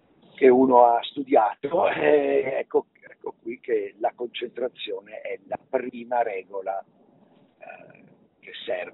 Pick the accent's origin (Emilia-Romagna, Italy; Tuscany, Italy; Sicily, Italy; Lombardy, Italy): Tuscany, Italy; Florence; Firenze è la mia patria, la mia seconda patria, non sono nato a Firenze, però la reputo la città importantissima per la mia vita, la mia carriera, ho fatto tutto lì, insomma, sono cresciuto lì